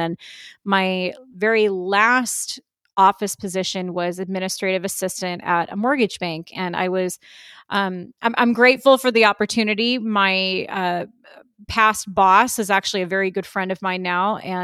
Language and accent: English; Massachusetts, United States; accent: Boston; my accent was deplorable, which has been trained out of me, by the way. You can't walk into, you know, film and TV auditions with a wicked thick Boston accent.